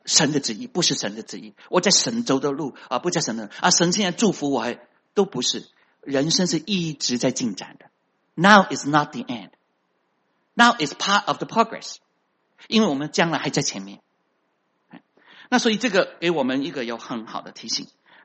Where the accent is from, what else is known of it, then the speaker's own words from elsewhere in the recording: China; 但是呢，我们中国人多啊，我不让你知道我的厉害，不能够出人头地。